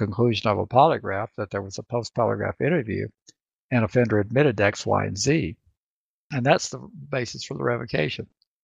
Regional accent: the South, United States; accent: Southern; He could probably do a better job with my Southern accent than I can do with his.

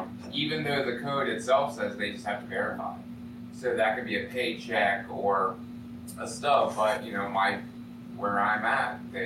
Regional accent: Virginia, United States

